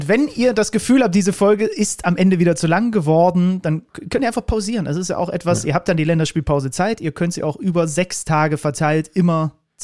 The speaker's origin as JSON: {"language": "German", "region": "East Germany", "country": "Germany", "tie": "born there", "said": "als gebürtiger Ossi"}